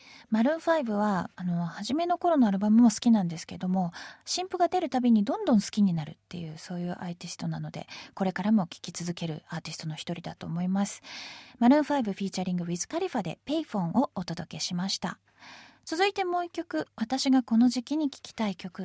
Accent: Itabashi, Tokyo, Japan; 私も同じ板橋出身ということで、妙な地元意識で最初から結束力も高かったですし、

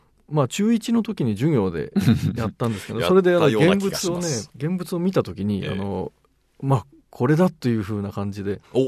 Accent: Yokohama, Kanagawa, Japan; あとはあの僕横浜の出身ですけど

